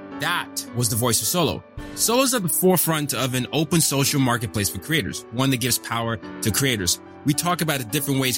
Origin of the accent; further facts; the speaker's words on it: Nigeria; I'm from Nigeria.